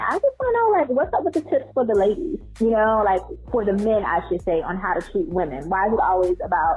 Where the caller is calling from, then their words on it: Atlanta, Georgia, United States; I'm from Atlanta.